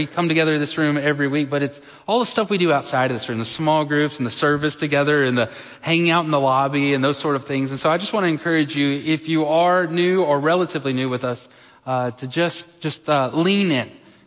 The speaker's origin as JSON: {"language": "English", "region": "Texas", "country": "United States", "said": "As an American and as a Texan, what does it mean for me to have a king?"}